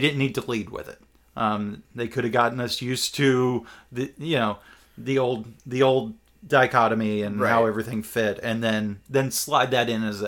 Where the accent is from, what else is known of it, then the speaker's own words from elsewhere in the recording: Quebec, Canada; Say, I'm from Quebec, so I speak broken ass French.